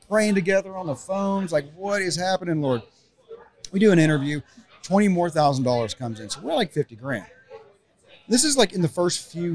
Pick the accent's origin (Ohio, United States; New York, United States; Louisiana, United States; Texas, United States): Texas, United States; San Antonio; You know, I was born and raised in San Antonio. I'm an Alamo boy. I got friends and family down there.